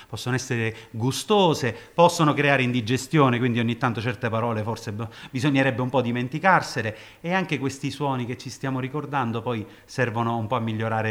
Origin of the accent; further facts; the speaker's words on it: Caltanissetta, Sicily, Italy; born there; also born or lived in Siracusa; io sono nato a Caltanissetta, ho abitato a Siracusa e quindi risento le influenze orientali e occidentali.